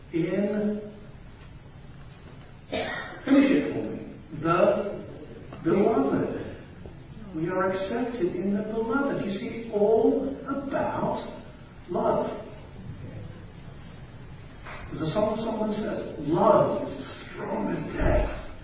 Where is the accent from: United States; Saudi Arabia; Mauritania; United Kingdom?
United Kingdom; England; I mean, I come from England and we got a queen